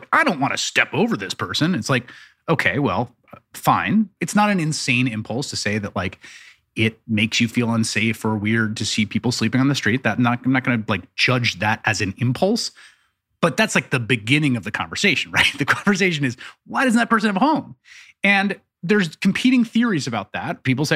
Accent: Bronx, New York, United States; also born or lived in Washington, D.C. / Chicago / Providence; I grew up in the Bronx. I've lived my whole life in cities. I lived in Washington, D.C., Chicago, New York, and Providence, Rhode Island.

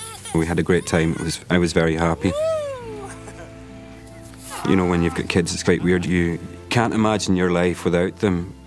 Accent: Ireland; I grew up in Ireland, so, you know, Ireland's quite a strict Catholic country.

